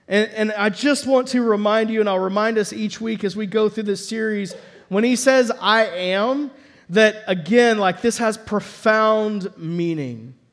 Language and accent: English; Dallas, Texas, United States; Now, like for me, I grew up in Dallas-Fort Worth. I was in the city.